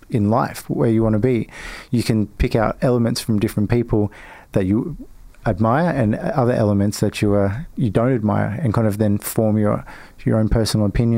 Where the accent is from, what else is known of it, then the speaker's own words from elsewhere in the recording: Nambour, Queensland, Australia; Nambour, Sunshine Coast, about 100 kilometers north of Brisbane.